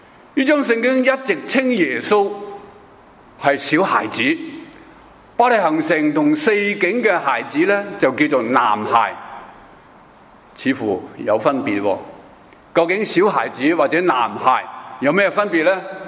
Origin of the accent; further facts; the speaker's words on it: Hong Kong; 我哋香港咧，咪时时有一句说话喺呢几年间系出现嘅。